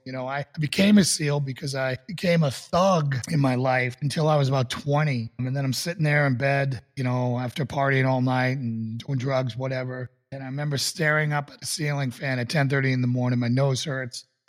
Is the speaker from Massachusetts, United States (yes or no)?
yes; Boston, Massachusetts, United States; And I was raised in Boston, Massachusetts, where there was Paul Revere's ride.